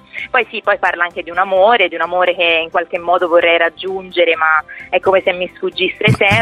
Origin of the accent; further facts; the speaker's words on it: Aiana, Tuscany, Italy; Ho 25 anni e vengo da Aiana, in provincia di Pistoia.